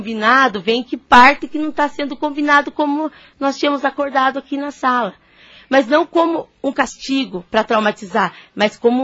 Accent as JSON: {"language": "Portuguese", "region": "Paraná", "country": "Brazil", "said": "porque eu não sou daqui, eu sou do norte do Paraná"}